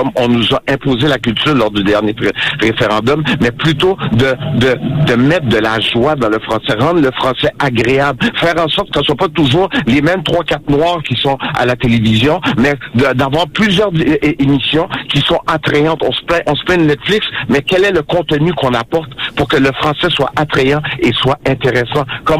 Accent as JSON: {"language": "French", "region": "Quebec", "country": "Canada", "said": "il va falloir faire le ménage chez nous, au Québec."}